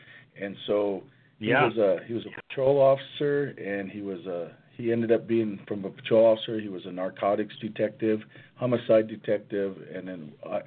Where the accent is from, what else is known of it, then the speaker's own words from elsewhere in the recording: Idaho, United States; when I grew up here on the Coeur d'Alene Reservation, I actually graduated in high school over here